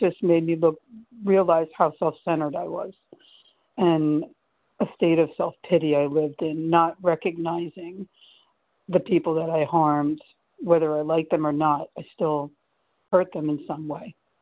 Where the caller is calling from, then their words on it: New Jersey, United States; I'm calling from New Jersey.